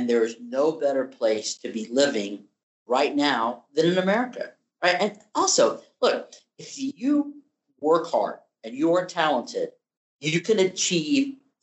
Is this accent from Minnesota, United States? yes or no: no; Texas, United States; because I'm so proud to be a Texan and American.